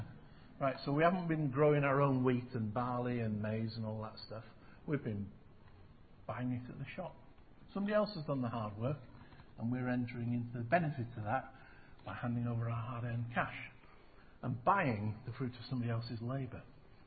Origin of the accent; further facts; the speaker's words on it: England, United Kingdom; So I think if we were an agrarian society, we still wouldn't celebrate because we are English.